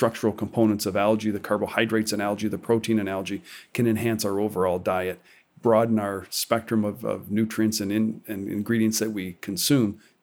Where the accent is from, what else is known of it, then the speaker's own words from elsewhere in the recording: Canada; being a Canadian